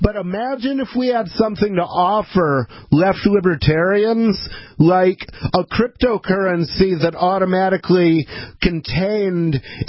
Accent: Ann Arbor, Michigan, United States; And besides, I grew up in Ann Arbor, Michigan.

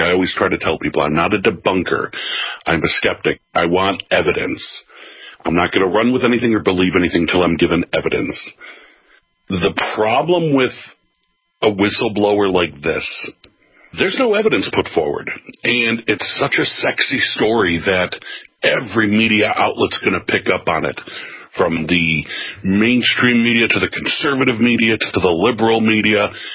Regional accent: New York, United States; I'm a New Yorker, remember, folks

